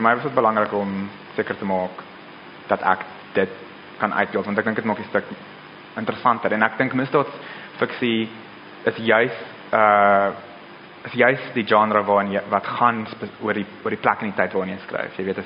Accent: Pretoria, Gauteng, South Africa; Ek kom van Pretoria af, so ek ken die stad baie goed.

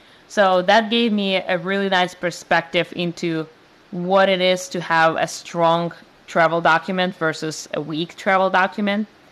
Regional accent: Russia; now in United States; Yeah, I was born and raised in Russia, so I very much understand having a weak passport.

